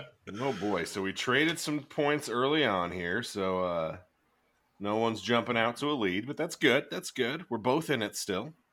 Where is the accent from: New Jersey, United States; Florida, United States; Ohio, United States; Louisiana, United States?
New Jersey, United States; Like I said, I'm from Jersey.